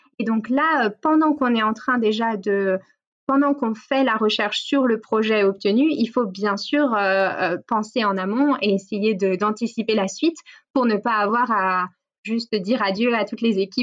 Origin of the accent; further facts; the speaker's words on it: Grand Est, France; Je suis alsacienne.